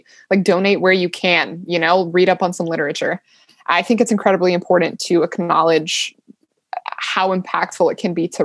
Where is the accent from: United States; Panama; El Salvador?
United States; Culpeper, Virginia; growing up in Culpeper, it was a very conservative area. Also growing up in a more conservative Muslim household, it was not okay to be gay.